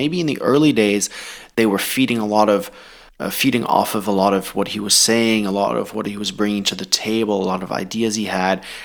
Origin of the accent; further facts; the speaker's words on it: Thailand; English is a second language; I played basketball growing up in Thailand.